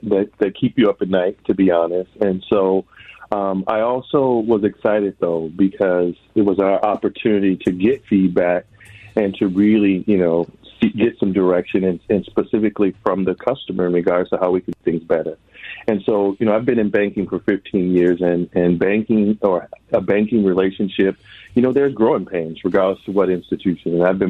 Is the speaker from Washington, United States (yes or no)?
no; Twin Cities, Minnesota, United States; I grew up here in the Twin Cities. And so to be a part of this, to bring a branch bank and resources to specifically the community that I grew up